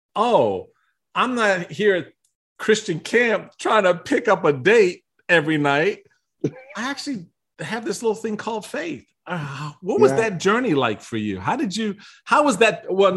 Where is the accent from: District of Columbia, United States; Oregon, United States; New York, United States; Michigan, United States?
District of Columbia, United States; Washington; I grew up in Washington, D.C., unexposed to a lot of things